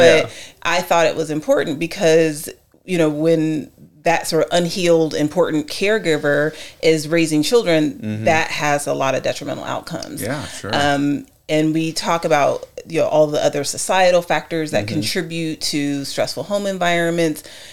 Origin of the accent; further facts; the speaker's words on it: Ohio, United States; I'm from Ohio. Okay. I'm from Ohio. So I'm a Midwest. Yes. California transplant.